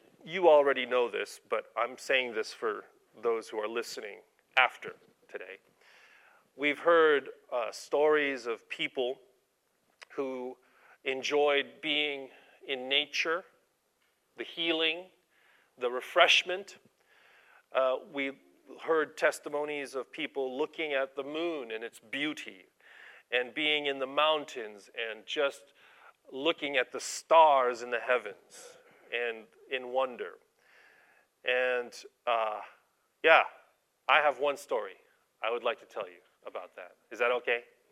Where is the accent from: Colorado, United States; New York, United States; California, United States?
California, United States; Los Angeles; I grew up in Los Angeles, okay?